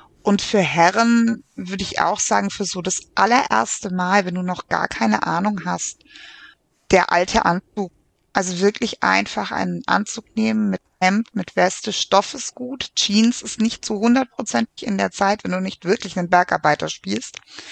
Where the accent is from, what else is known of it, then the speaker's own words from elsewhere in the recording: Baden-Württemberg, Germany; Aber ich bin auch Schwäbin.